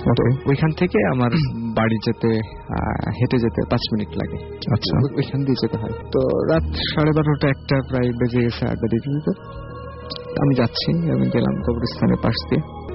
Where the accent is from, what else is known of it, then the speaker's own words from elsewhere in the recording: Rohanpur, Rajshahi Division, Bangladesh; মানে ওটার পরে ইন্ডিয়া, যার ফলে মানে আমাদের রহনপুর গ্রামে অসংখ্য পাগল দেখা যায়।